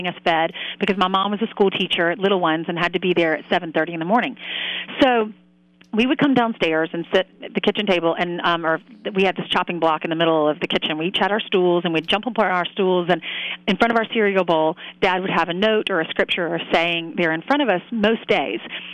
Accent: South Carolina, United States; now in New York City, United States; But I grew up down in South Carolina, like I said, and we climbed the magnolia trees.

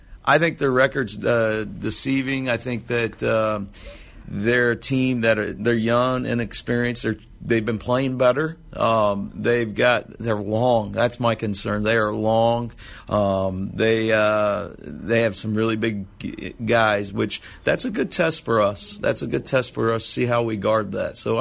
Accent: Martinsville, United States; I'm from Martinsville. It's kind of special for me to have the opportunity to come play against my alma mater.

